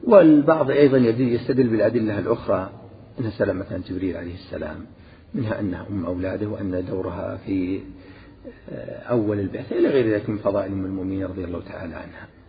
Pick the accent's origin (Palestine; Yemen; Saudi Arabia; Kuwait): Saudi Arabia; Najd; والعامة عندنا في نجد يسمونه البقر